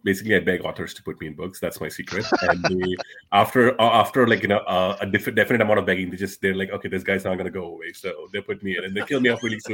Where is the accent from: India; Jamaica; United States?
India; I come from India.